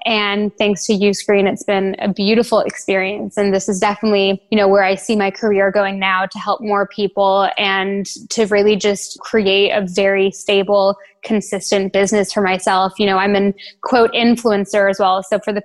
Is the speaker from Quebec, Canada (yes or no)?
no; Toronto, Ontario, Canada; moved away as an adult; also born or lived in London, England; now in Bahamas; I currently live in the Bahamas. I actually just moved here 6 weeks ago. And I'm originally from Canada, Toronto. So I moved to London, England when I was 18. And then I lived there for 5 years.